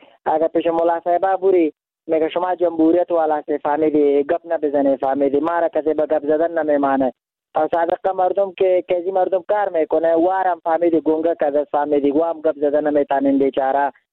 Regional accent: Afghanistan; ما خودم افغان هستم،

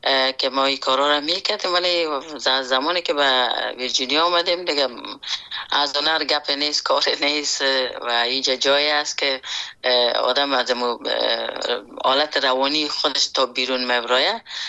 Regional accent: Afghanistan; born or raised there; moved away

